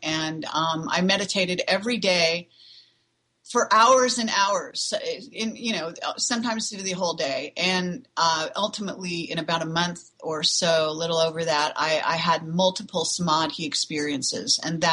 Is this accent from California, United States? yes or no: yes; California, United States; also born or lived in Palo Alto; So I really was a California kid at Northern California. I was born in Palo Alto and I grew up in Apple, where Apple Computer is now, which when I was growing up was all orchards.